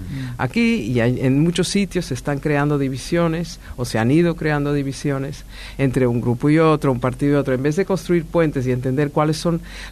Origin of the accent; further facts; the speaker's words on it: Colombia; yo nací en Colombia, me crié en Colombia, era un país pobrísimo, se veía todo tipo de tragedias en la calle a diario